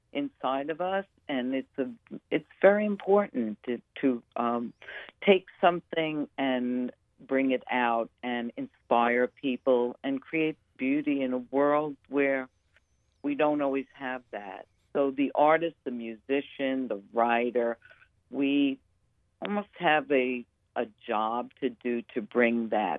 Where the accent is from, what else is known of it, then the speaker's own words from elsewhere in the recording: New York City, New York, United States; I was coming from Staten Island. I'm a native New Yorker. And as a young person, I was taking ferries, trains to get to school every day.